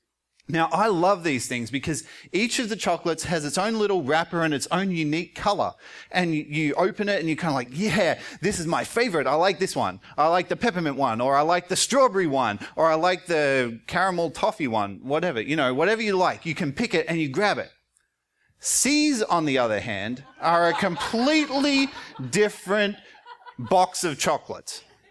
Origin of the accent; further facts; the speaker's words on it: Australia; as an Australian, I grew up eating Cadbury chocolate.